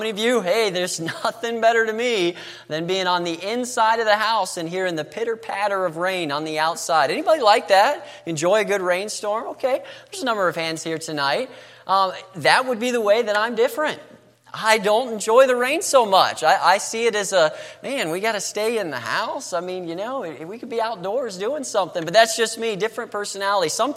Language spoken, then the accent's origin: English; Florida, United States; I was raised in Florida. But, you know, I've got some family that is just very Southern, if I could say it that way.